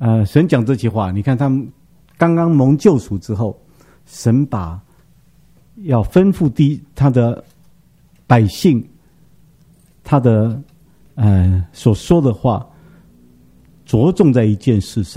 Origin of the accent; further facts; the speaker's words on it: Taiwan; 就像我们台湾话讲碰轰